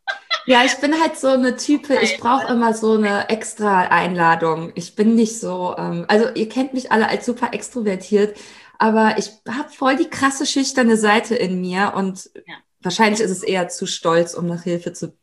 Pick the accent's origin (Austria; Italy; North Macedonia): Italy; ich bin ja Italienerin.